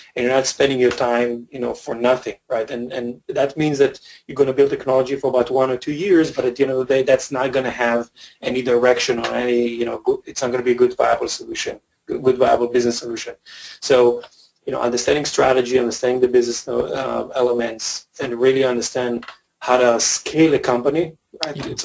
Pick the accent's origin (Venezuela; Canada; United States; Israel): Israel; English is a second language; as much as I'm coming from Israel